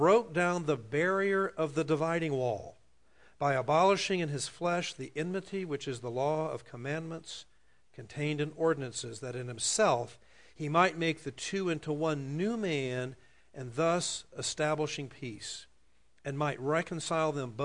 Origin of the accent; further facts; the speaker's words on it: Miami, Florida, United States; I grew up in Miami, which is really made up of more Northerners than it is Southerners. But growing up in Miami in the 50s, yes, there was segregation, and I grew up in a racist home.